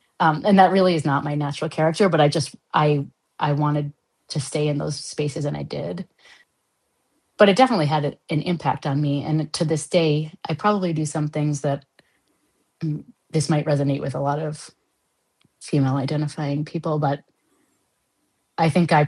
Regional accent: Boston, Massachusetts, United States; moved away as an adult; now in Canada; I'm not originally Canadian. I'm from Boston and from the States, and I moved here for my postdoc, and I'm a Canadian citizen now.

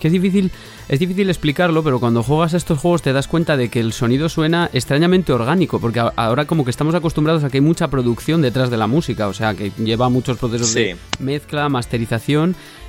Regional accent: Castile and León, Spain; yo soy castellano leonés de siempre, vaya.

